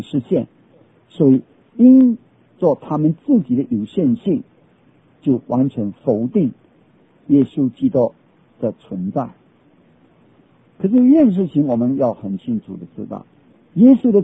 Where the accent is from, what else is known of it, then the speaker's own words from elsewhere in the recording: China; 中东的人跟我们中国人几乎一样，都有家谱。